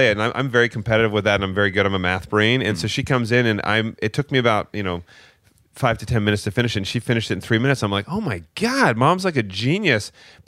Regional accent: Maple Ridge, British Columbia, Canada; So we grew up just outside of Vancouver in a small town, Maple Ridge

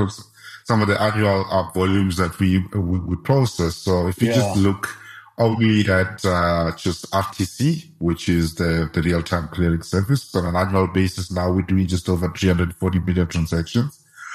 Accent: South Africa; as a South African community, we have shifted away from the traditional payments management process

